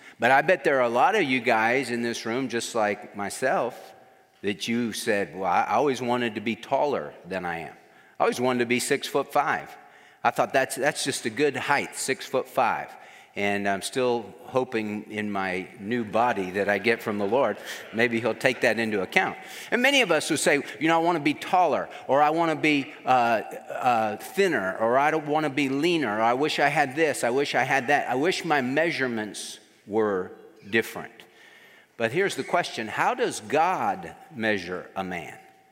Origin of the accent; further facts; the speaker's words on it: Houston, Texas, United States; especially growing up in Houston. The Houston Rockets were a big deal.